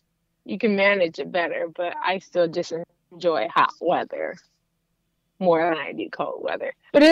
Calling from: New York, United States; I'm calling from New York.

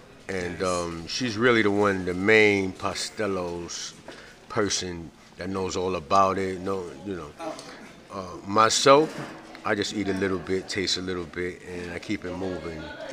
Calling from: Bronx, New York, United States; I'm visiting from the Bronx.

